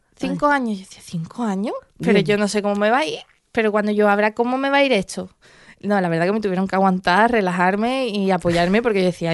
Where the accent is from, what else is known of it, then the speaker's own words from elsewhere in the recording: El Puerto de Santa María, Andalusia, Spain; yo soy de aquí del puerto de Santa María y vamos, de siempre.